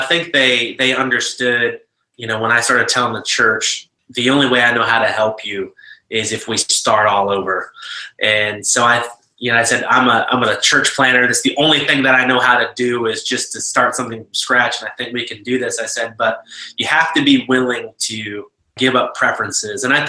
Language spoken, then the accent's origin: English; United States; As you can tell, I'm not from Alabama. My accent definitely gives that away, or lack thereof.